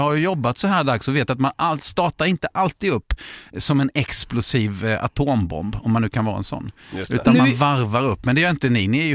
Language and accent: Swedish; Moheda, Kronoberg County, Sweden; now in Stockholm, Sweden; jag är en lantis från Moheda, 1500 invånare utanför Växjö. Jag har alltid hälsat på folk på trottoaren. Jag mötte dem i Stockholm 94 när jag flyttade upp.